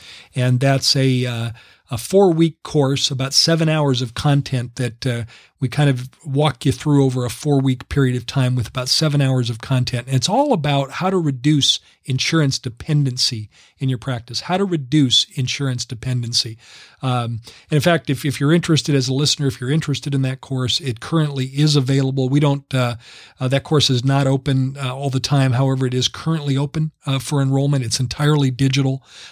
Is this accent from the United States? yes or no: yes; San Diego, California, United States; I mentioned I grew up in San Diego. I know San Diego very well.